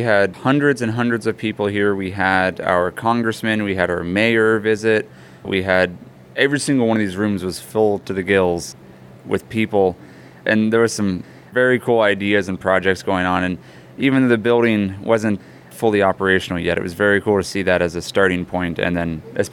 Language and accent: English; Midwest, United States; I grew up in the Midwest originally, working on cars and farm equipment and off-road vehicles